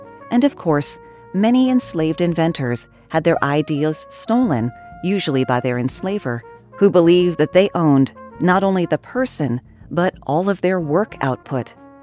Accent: Richmond, Virginia, United States; It was from this movement that my hometown of Richmond, Virginia, got a beautiful tree-lined avenue of expensive row houses

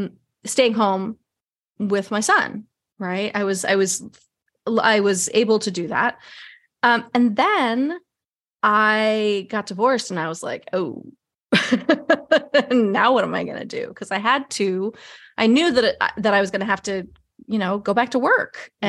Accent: New York City, New York, United States; But I grew up in New York City and my parents were both actors and I wanted to be an actor.

